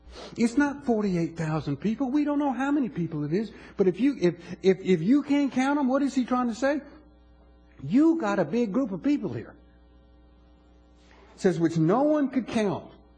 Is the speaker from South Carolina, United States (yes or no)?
yes; Orangeburg, South Carolina, United States; This is not just a group of people from you know, Orangeburg, South Carolina, my hometown.